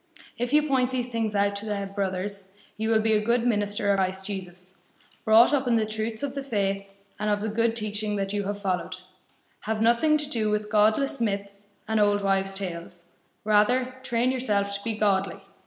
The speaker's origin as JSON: {"language": "English", "region": "County Cavan", "country": "Ireland", "said": "I'm from Cavan, and I'm reading 1 Timothy chapter 4."}